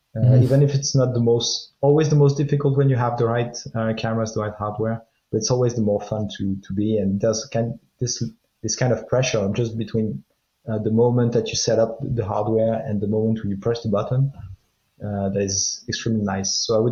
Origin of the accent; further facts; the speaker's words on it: France; English is a second language; I'm from France.